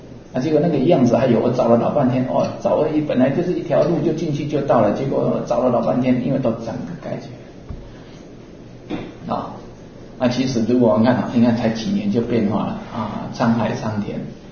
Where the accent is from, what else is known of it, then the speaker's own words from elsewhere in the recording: Wuri, Taichung, Taiwan; born there; 我小时候是在乌日出生的。